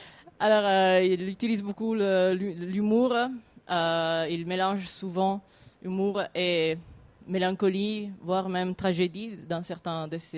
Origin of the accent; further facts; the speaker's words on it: Italy; Je suis italienne, je suis journaliste.